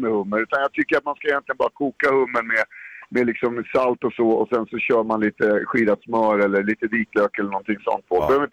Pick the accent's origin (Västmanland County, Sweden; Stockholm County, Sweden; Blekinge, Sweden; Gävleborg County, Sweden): Stockholm County, Sweden; Stockholm; jag är från Södermalm